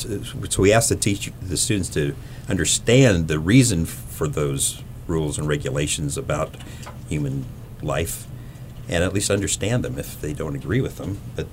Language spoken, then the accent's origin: English; United States; born there; I was born in America.